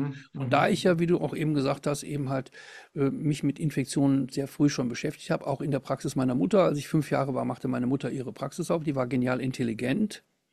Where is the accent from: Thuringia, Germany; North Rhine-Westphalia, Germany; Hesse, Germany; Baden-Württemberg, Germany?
North Rhine-Westphalia, Germany; Düsseldorf; Ich bin ja Rheinländer, aus Düsseldorf.